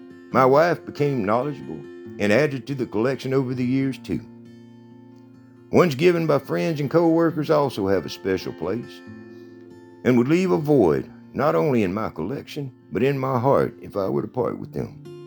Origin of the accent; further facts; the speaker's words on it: Bandera, Texas, United States; I have been fortunate in my growing up in Bandera life to have caught probably more than my share of bass over that weight